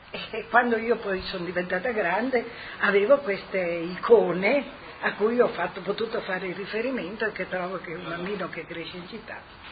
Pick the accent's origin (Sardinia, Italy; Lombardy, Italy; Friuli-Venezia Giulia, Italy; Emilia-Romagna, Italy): Friuli-Venezia Giulia, Italy; Valvasone; born there; sono nata a Valvasone, in provincia di Udine, nel lontano 1933. Adesso veramente Valvasone è provincia di Pordenone.